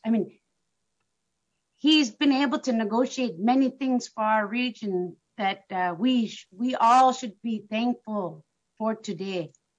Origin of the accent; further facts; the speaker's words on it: Utqiagvik, Alaska, United States; I'm from Utqiagvik.